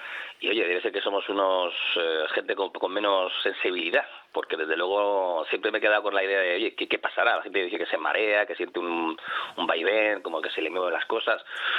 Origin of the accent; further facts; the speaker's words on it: Canary Islands, Spain; vivimos en un archipiélago volcánico. Con lo cual, si alguien está acostumbrado a convivir con sus volcanes, pues somos los canarios.